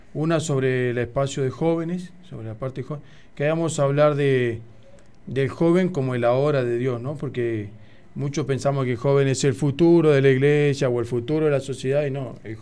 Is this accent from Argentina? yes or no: yes; Centenario, Neuquén, Argentina; now in Neuquén, Argentina; Yo soy de nació en Centenario.